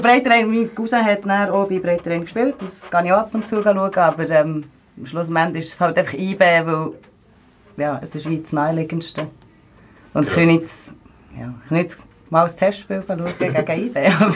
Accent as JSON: {"language": "German", "region": "Bern", "country": "Switzerland", "said": "Ich bin 28, aber ich komme aus Bern."}